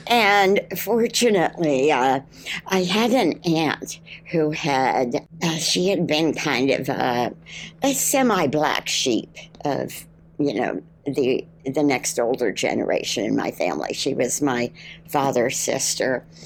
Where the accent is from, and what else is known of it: Steelton, Pennsylvania, United States; born or raised there